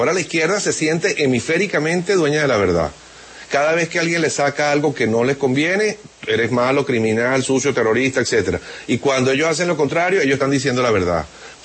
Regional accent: Venezuela; yo no puedo estar menos que agradecido como venezolano

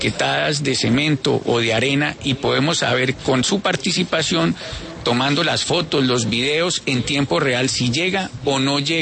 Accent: Pereira, Risaralda, Colombia; yo soy montañerito. Y vivo orgulloso, claro, de ser buen montañerito de acá de Pereira, sí. Digo que soy pereirano, montañero y provinciano a mucho honor.

